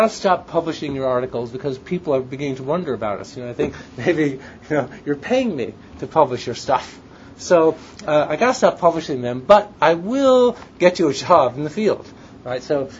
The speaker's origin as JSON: {"language": "English", "region": "California", "country": "United States", "tie": "born or raised there", "said": "I grew up in Marin County in the suburbs, so I didn't know anything about cities."}